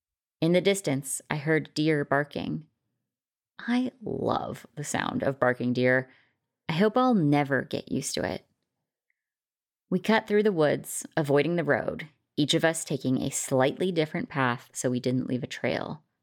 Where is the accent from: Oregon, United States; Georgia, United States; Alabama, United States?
Oregon, United States; Not pretty, but growing up in Oregon, you kind of get used to them.